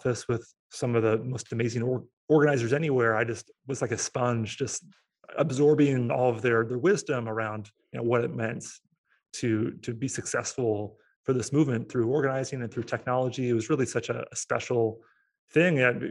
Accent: Portland, Oregon, United States; mostly dance music events in my hometown of Portland, Oregon.

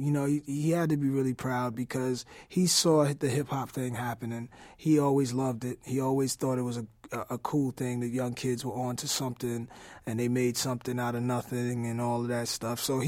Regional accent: New York City, New York, United States; It was just to represent MCing hip hop music, and it just so happened I'm from New York.

